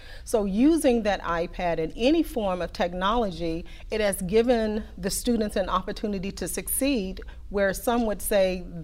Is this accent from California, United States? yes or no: no; Houston, Texas, United States; Born and raised here in Houston, Texas, or a small community outside of the north side. It was called Coralville, Texas. Now it was annexed into Klein ISD area. So now it is now Houston, Texas.